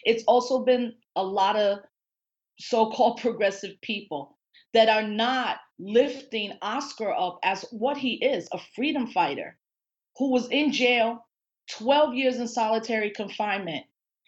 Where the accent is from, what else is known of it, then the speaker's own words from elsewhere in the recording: Puerto Rico; Puerto Ricans are being left out of all these conversations. And I often say it's because we are American citizens who are treated as second-class citizens